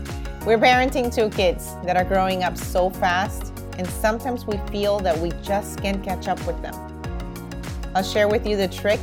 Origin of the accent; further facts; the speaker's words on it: Miami, Florida, United States; moved away as an adult; also born or lived in New York; now in France; I am a girl from Honduras, born in New York, but was raised in Miami since the age of 12. And then at age 42, I got a crazy idea with my husband to move to the south of France.